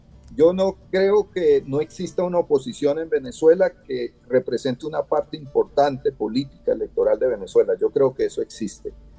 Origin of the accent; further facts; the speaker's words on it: Cúcuta, Norte de Santander, Colombia; lo digo ya como ciudadano de la frontera, yo soy cucuteño